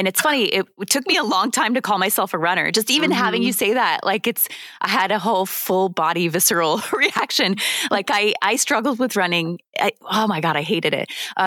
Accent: Walnut Creek, California, United States; born there; I was born in Walnut Creek, California. Okay. I now live in San Rafael, California, which is just north of San Francisco.

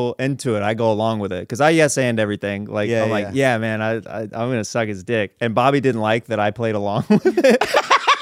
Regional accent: Kansas, United States; I'd never seen a hotel like this in my life. I'm from Kansas.

